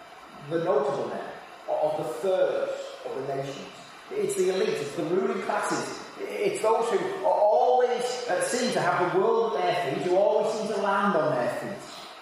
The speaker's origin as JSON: {"language": "English", "region": "Wales", "country": "United Kingdom", "tie": "born or raised there", "said": "You know, growing up in Wales, easy to find people in Wales who think that Wales is the centre of the universe."}